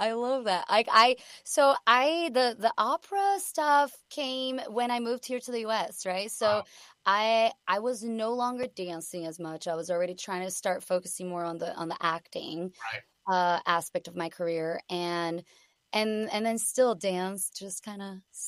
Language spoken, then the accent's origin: English; Brazil; Brazil is this place that is just naturally warm, and people are warm and friendly and welcoming.